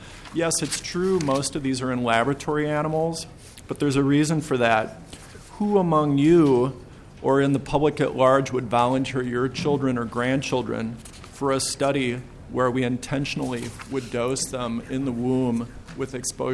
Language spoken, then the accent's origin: English; St. Paul, Minnesota, United States; also born or lived in Roseville; I'm from St. Paul via Roseville.